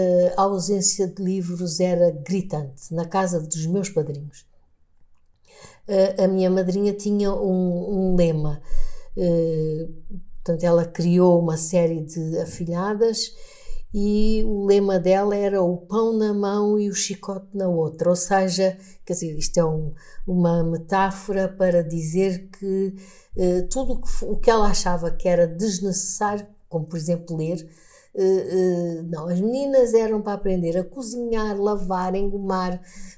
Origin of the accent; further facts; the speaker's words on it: Angola; era professor primário em Angola, na minha terra.